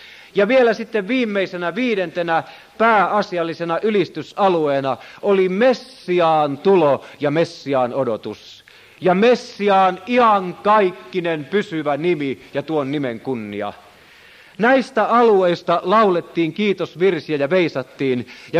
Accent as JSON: {"language": "Finnish", "region": "Ostrobothnia", "country": "Finland", "tie": "born or raised there", "lives_now": "Turku, Finland", "said": "Minä olen syntyisin pohjalainen, vaikka olen asunut melkein 20 vuotta Turussa, ja kasvanut lapsuuteni ja nuoruuteni hartaassa uskonnollisessa körttiläisessä miljöössä."}